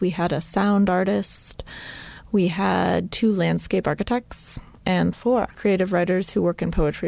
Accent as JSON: {"language": "English", "town": "Youngstown", "region": "Ohio", "country": "United States", "tie": "born or raised there", "also_born_or_lived": "DeKalb", "lives_now": "Bloomington, United States", "said": "I grew up in Youngstown, Ohio, and DeKalb, Illinois."}